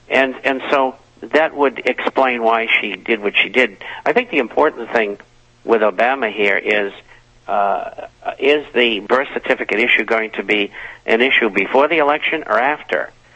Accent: Boston, Massachusetts, United States; I grew up in Boston.

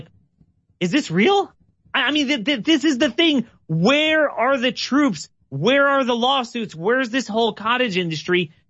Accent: Maryland, United States; First recognized, by the way, my home state of Maryland, 1638, really the first state to recognize unalienable natural rights.

